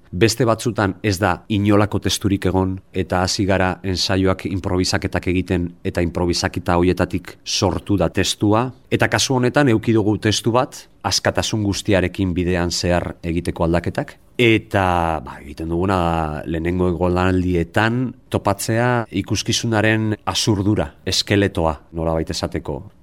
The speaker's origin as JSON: {"language": "Basque", "region": "Basque Country", "country": "Spain", "said": "euskaldunak gara, euskaraz egin nahi dugu, Euskal Herrian egin nahi dugu"}